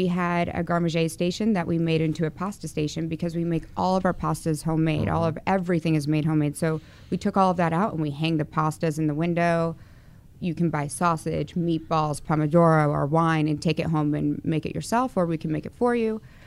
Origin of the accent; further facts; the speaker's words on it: the Carolinas, United States; now in Dallas, United States; I'm from the Carolinas, and I've always grown up around water